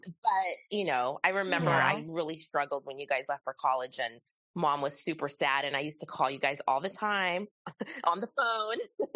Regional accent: Fort Hood, Texas, United States; born there; also born or lived in Japan / Germany; Well, I was born in Fort Hood, just like Lisa. Our family then moved to Japan, where I attended Sagamihara Elementary School.

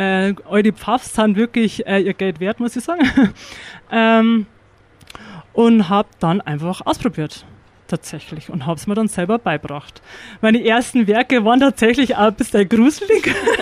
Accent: Piding, Bavaria, Germany; komme aus dem wunderschönen Piding.

